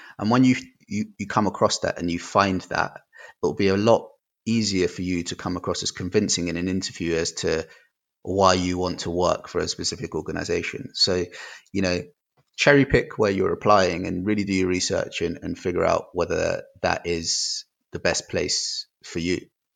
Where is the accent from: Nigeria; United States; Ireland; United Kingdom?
Nigeria; So I'm from Nigeria